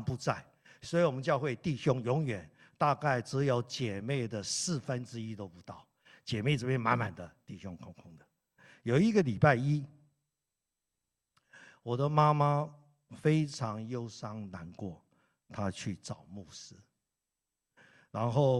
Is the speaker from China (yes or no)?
no; Keelung, Taiwan; 我是在台湾长大，住在基隆